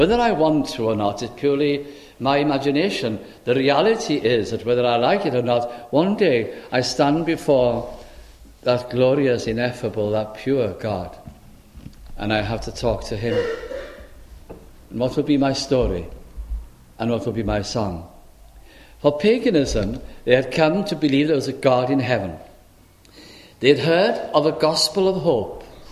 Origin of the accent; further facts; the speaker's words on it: North West England, United Kingdom; And I was brought up mainly in South Lancashire